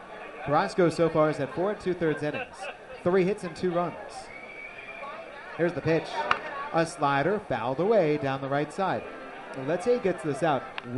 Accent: Maryland, United States; I grew up in Maryland, right, with Cal Ripken Jr. playing every single game.

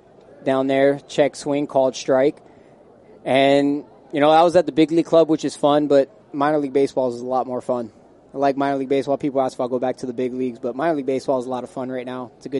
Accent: Miami, Florida, United States; Well, born and raised in Miami.

